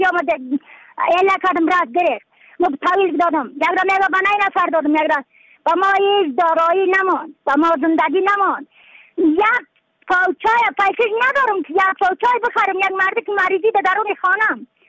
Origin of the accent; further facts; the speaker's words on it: Badakhshan, Afghanistan; از بدخشان هستم، مرکز بدخشان ولسوالی اکل پایان.